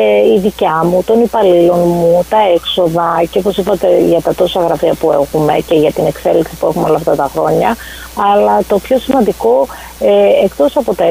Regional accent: Greece; moved away; Νομίζω ότι το ότι είμαι Ελληνίδα είναι και ακριβώς με έχει κάνει αυτό που είμαι, γιατί ήρθα από την Ελλάδα

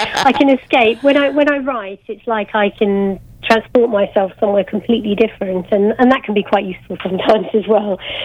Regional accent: Harpenden, East of England, United Kingdom; born there; I was born in Harpenden, just near the Hesse.

